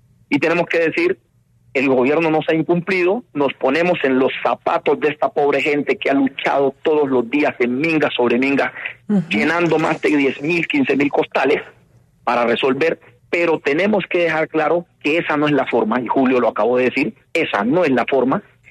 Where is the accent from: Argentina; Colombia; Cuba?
Colombia; nosotros también somos colombianos